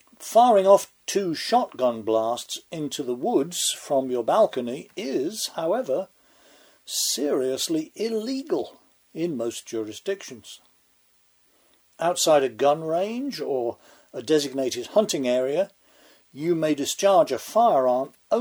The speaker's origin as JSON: {"language": "English", "region": "England", "country": "United Kingdom", "tie": "born or raised there", "moved": "yes", "lives_now": "United States", "said": "I've been a US citizen for 11 years now, but I was born and raised English. As English as it is possible to be, in fact."}